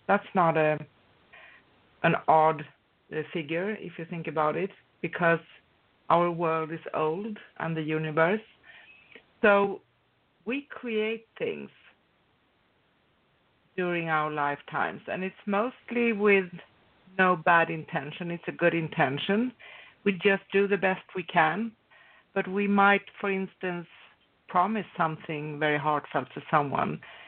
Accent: Stockholm, Stockholm County, Sweden; because I am originally from Sweden and Stockholm

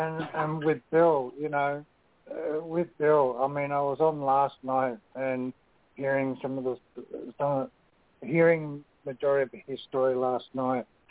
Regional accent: Australia; That's simple. I'm Australian. What do you expect?

